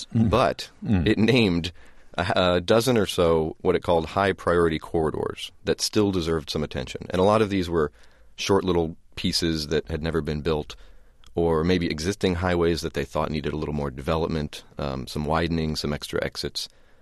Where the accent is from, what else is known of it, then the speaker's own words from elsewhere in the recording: Indiana, United States; also born or lived in New York City; I first came to it from the local angle, actually, because I'm from Indiana.